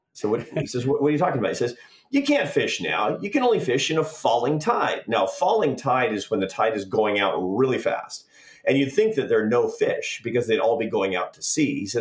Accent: Seattle, Washington, United States; I grew up in the Pacific Northwest in Seattle.

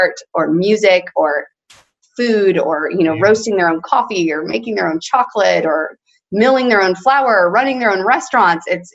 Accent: New Jersey, United States; also born or lived in Greenville, South Carolina; I was born in South Carolina. My grandparents had retired there and lived there. And, you know, even though, and I lived in Greenville, South Carolina till I was about 7, and then we moved up to New Jersey.

